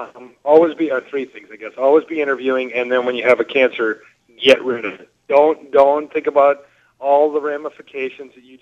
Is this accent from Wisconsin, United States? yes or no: yes; Wisconsin, United States; born there; now in Iowa, United States; I guess I could be really nice and say I was born in Wisconsin. I'm an Iowan by choice, but I really love Iowa and I love Iowans.